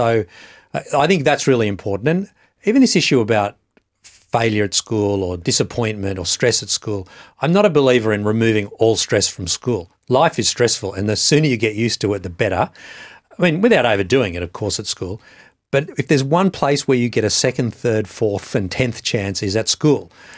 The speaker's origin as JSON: {"language": "English", "region": "New South Wales", "country": "Australia", "said": "I come from New South Wales."}